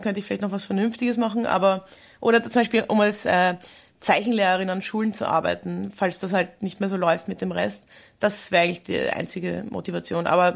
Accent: Vienna, Austria; Genau, ich bin in Wien aufgewachsen. Aber ich war auch sehr viel, also meine Familie hat einen Bauernhof und ich war dort einfach auch sehr viel.

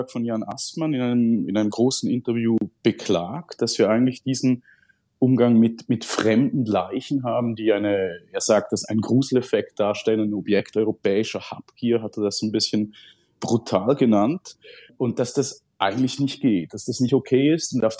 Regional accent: St. Gallen, Switzerland; Ich bin St. Galler, ich habe diese Mumie als Kind, hat man die besichtigt als Attraktion

